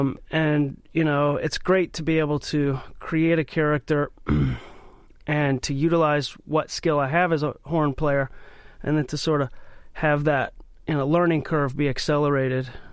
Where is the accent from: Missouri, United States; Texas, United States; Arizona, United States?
Missouri, United States; St. Louis; who's from my hometown, St. Louis, and … East St. Louis, since I was a teen.